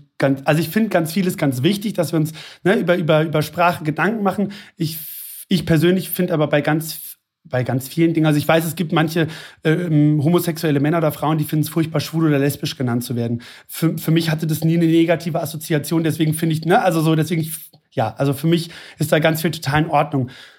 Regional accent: Hesse, Germany; Ich komme aus der Nähe von Frankfurt am Main. Ich lebe im hessischen Ried.

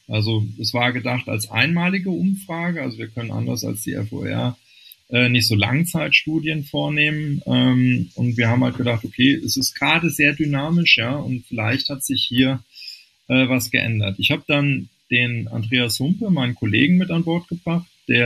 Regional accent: North Rhine-Westphalia, Germany; born there; Ich bin gebürtiger Rheinländer, da sitzt die Familie auch noch. Das ist jetzt nicht um die Ecke, das sind 500 Kilometer.

